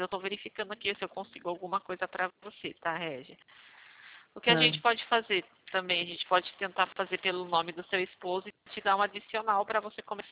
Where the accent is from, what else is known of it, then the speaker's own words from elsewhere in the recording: São Paulo, Brazil; que eu sou do interior de São Paulo.